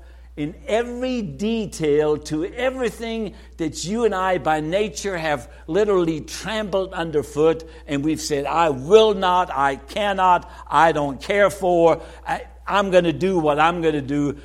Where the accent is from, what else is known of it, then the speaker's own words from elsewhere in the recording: Germany; English is a second language; moved away as an adult; now in United States; And I just basically say, I'm from Germany. I came to this country when I was 19 and got married at 20.